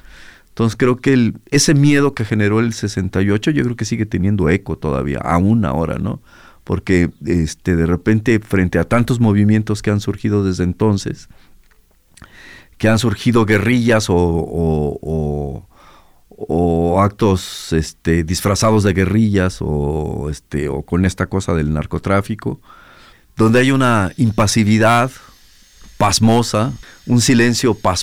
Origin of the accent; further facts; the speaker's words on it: Guadalajara, Jalisco, Mexico; soy músico, vengo de Guadalajara.